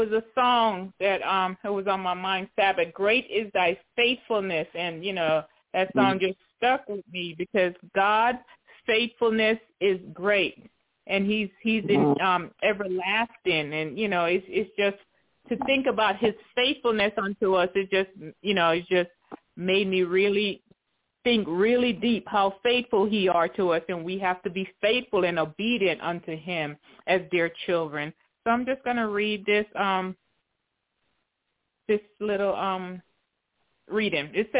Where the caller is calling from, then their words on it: Tennessee, United States; I'm calling from Tennessee.